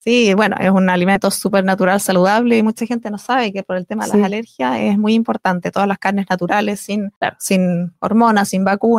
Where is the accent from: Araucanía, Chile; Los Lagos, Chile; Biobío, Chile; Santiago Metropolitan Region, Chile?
Los Lagos, Chile; Osorno; yo soy osornina, nací y criada en Osorno, nací y criada en el campo, muy aquí cerquita en Río Negro, vive mi familia, y así que siempre ligada a la tierra, son agricultores también, y de chiquitita era estar todos los días en el campo